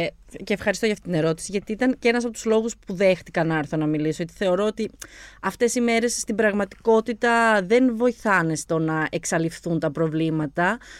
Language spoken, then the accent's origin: Greek; Albania; Είμαι από την Αλβανία, αν δεν το καταλάβατε.